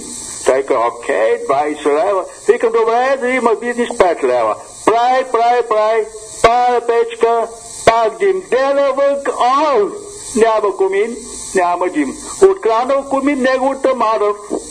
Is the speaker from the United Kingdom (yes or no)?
yes; London, United Kingdom; Bulgarian is a second language; now in Bulgaria; Аз вече не живея в Лондон. Купил къща Странджа, село Фак Ия.